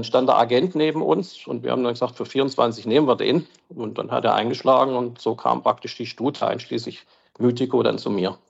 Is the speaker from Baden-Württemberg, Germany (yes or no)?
yes; Backnang, Baden-Württemberg, Germany; Ich komme aus der Nähe von Stuttgart, also 30 Kilometer nördlich, Backnang heißt der Ort. Bin dort auch aufgewachsen, aber dann schon zum Studium eigentlich weggegangen. Also nach, wie ich ja gesagt hatte, nach Baden, dann nach Karlsruhe und von dort aus praktisch immer weitergezogen.